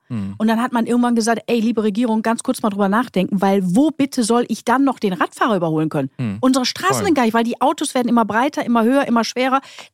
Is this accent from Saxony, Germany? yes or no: no; Krefeld, North Rhine-Westphalia, Germany; Weil ich komme ja aus Krefeld, dann bin ich ja eher schon mal in Düsseldorf unterwegs als in Köln.